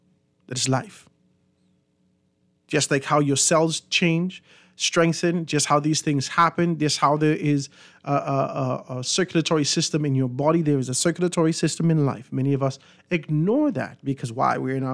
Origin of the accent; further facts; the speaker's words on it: Grand Bahama, Bahamas; I don't know whether or not his focus or the conversation about Grand Bahama is because he knows I'm from Grand Bahama.